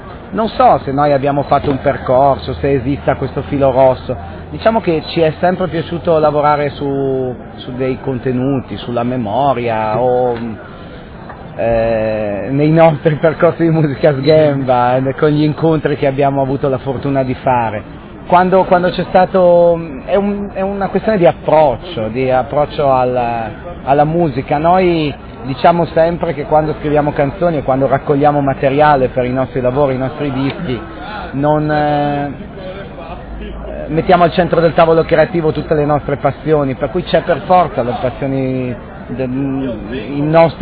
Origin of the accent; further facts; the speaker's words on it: Piedmont, Italy; born there; ho mamma napoletana e sono nato in Monferrato, papà piemontese, eccetera, eccetera, e mezzo francese.